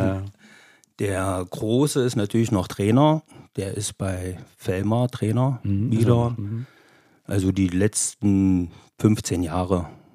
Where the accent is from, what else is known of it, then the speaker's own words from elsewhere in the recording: Geislingen, Germany; Und wohne natürlich in Geislin wieder, in meinem Heimatdorf. Und groß geworden natürlich in Geislin.